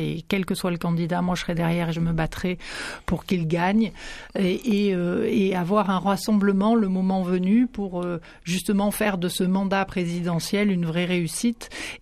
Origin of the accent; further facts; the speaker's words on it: Brittany, France; Je suis plutôt du côté menhir, je suis bretonne. Oui, j'ai forcément des ancêtres gaulois